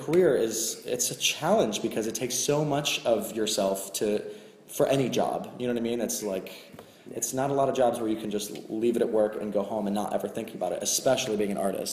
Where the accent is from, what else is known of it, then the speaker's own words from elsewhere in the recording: Cleveland, Ohio, United States; now in New York, United States; I'm also from the Midwest. I grew up in Cleveland, Ohio. I live in New York now.